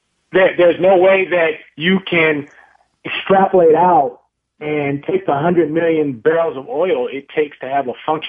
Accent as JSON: {"language": "English", "region": "California", "country": "United States", "tie": "born or raised there", "said": "If I went to California right now, which is my home state, and I talked to any number, and some are people that I've known since I was a child and grown up with, family, friends"}